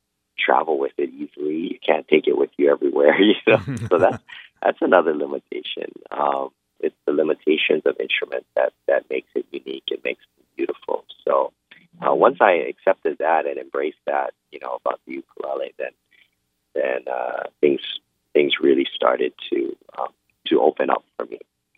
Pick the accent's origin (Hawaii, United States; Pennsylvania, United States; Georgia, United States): Hawaii, United States; I was born and raised in Hawaii, so, you know, growing up in the islands, the ukulele is very popular.